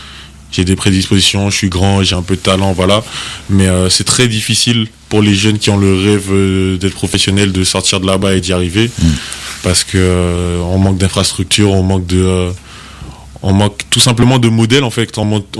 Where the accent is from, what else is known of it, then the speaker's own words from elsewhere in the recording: Martinique; oui non, moi je suis pur martiniquais, hein. Mes parents ils sont là-bas, ils sont nés là-bas, je suis né là-bas, j'ai grandi là-bas.